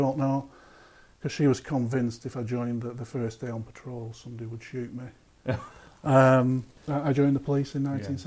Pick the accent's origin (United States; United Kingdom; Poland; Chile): United Kingdom; Belthorn, North West England; born there; now in Preston, United Kingdom; So I was born in Belthorne. I was actually born in a house in Belthorne. I wasn't born in hospital or anything.